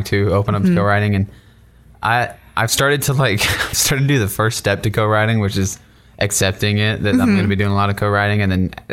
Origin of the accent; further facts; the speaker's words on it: Victoria, Texas, United States; I did. I grew up outside of Victoria, Texas.